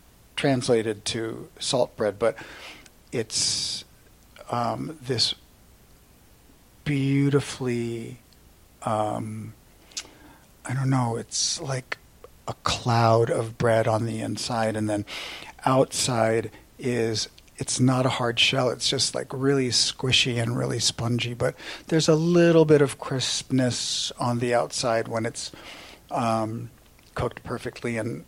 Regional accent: United States; They allowed us to preserve our identity, even though we grew up here in the States.

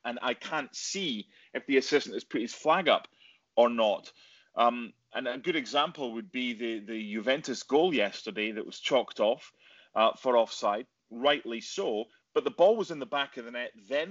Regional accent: United Kingdom; Paul Gascoigne, just being British, was someone that you always want your countrymen and countrywomen to do well when they go overseas, or I do.

